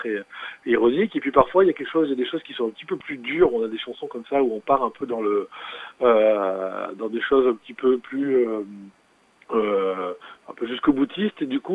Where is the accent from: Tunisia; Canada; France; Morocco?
France; Valence, Auvergne-Rhône-Alpes; On n'est pas très loin, nous sommes de Valence.